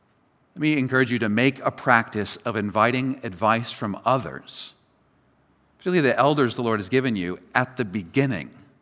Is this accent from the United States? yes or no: yes; United States; For example, you may have noticed I am an American, and I enjoy and I am interested in American politics.